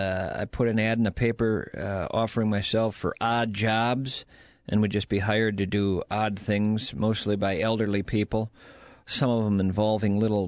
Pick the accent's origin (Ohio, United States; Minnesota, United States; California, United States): Minnesota, United States; St. Paul; St. Paul.